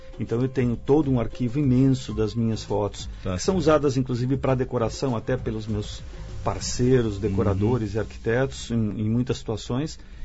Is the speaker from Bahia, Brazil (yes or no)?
no; São Paulo, Brazil; born there; now in Campinas, Brazil; Sim, eu cheguei em Campinas em 81, vindo lá de São Paulo, do ABC. Eu nasci no ABC e vivi em São Paulo um tempo.